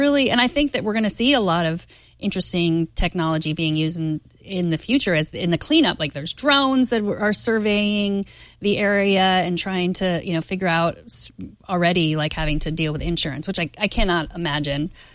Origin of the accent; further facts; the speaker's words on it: Houston, Texas, United States; I grew up in Houston, and I've, you know, talked to, I don't have family there anymore, but friends.